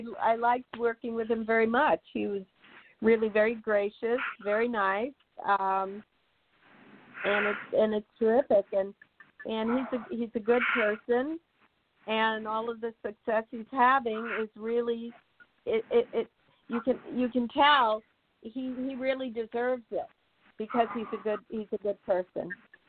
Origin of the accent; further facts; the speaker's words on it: New York, United States; I'm from New York, and I, you know, come from the New York stage.